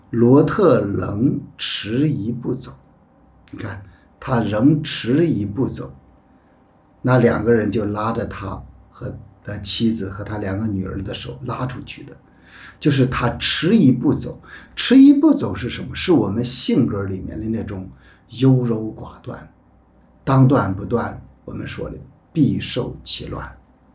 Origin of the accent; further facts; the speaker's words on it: China; 我们中国人经常说的一句话，或者是两句话，一句话就说天意弄人